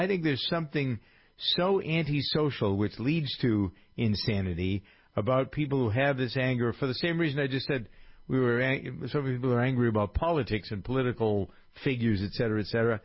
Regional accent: Framingham, Massachusetts, United States; born or raised there

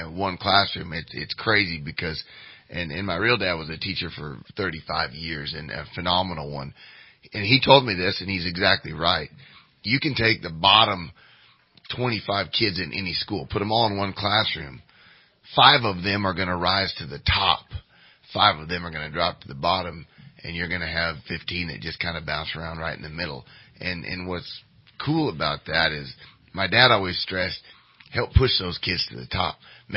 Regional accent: Grass Valley, Oregon, United States; born there; My mom was born in Fayetteville, Arkansas, and then I was born in Oregon, actually, uh-huh. A little place called Grass Valley, Oregon

